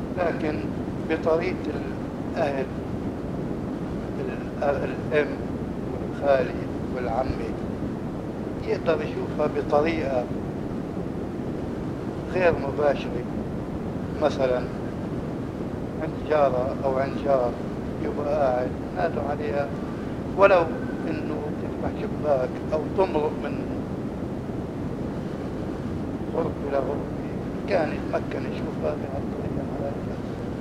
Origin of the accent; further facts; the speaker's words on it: Aden, Yemen; born there; من مواليد 1975 من مدينة عدن.